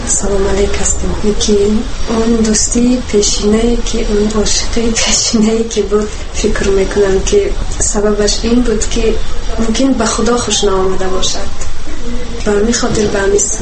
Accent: Tajikistan; ماه می 21 سال تولدم 1989 و زیاد فخر میکنم که فرزندی تاجیکم و تاجیک زبانم.

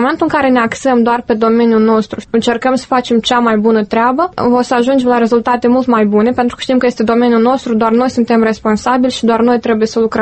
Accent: Moldova; noi ca moldoveni, ca români

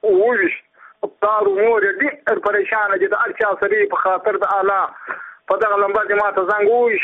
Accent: Badghis, Afghanistan; زه خپل د بادغیس ولایت یم د مخور د ولسوالۍ یم دغه د کلی یم

